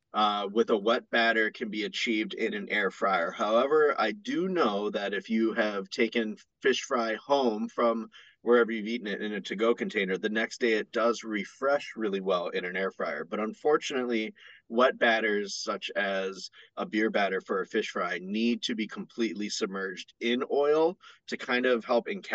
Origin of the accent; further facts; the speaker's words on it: New London, Wisconsin, United States; some of the best fish fries I've had were from my hometown in New London, Wisconsin, from the VFW.